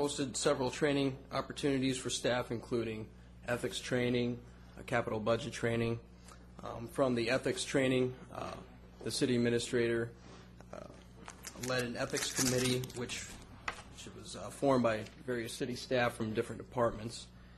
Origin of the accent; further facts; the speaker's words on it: Durant, Iowa, United States; I grew up in Durant, Iowa, middle of nowhere.